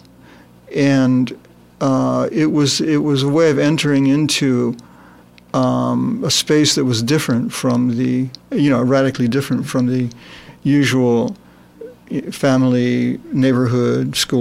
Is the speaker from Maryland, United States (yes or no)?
yes; Maryland, United States; I can remember being out on this little lawn in front of the house where I grew up in Maryland